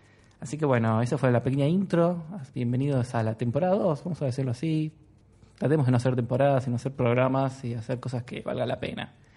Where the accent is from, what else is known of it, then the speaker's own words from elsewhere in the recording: Argentina; soy economista, soy argentino